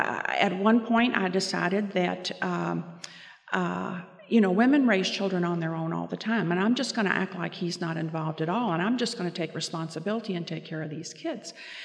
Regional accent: Louisville, Kentucky, United States; now in Evansville, United States; I grew up in and around Louisville, Kentucky, and that's where most of my family still is. We moved to Evansville the first time, and actually we moved to get away from my mother.

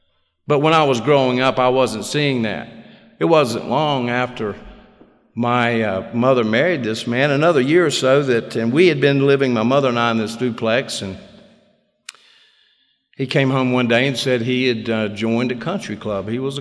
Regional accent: North Carolina, United States; I am from North Carolina. I'm a Tar Heel. Used to say Tar Heel born, Tar Heel bred, and when I die, I'm a Tar Heel dead.

